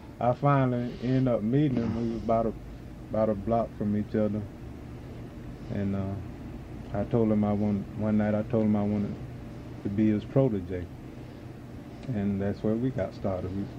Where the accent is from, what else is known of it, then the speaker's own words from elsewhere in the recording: Jasper, Florida, United States; I was born in Jasper, Florida.